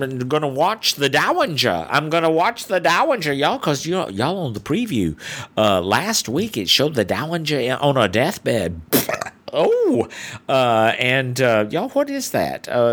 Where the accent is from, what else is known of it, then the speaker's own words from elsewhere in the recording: the South, United States; Growing up in the South, you eat a lot of pork products.